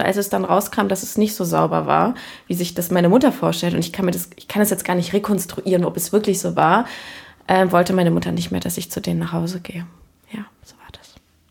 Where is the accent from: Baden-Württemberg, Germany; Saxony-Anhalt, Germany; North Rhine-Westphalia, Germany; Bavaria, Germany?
North Rhine-Westphalia, Germany; Cologne; ich bin in Köln-Kalk aufgewachsen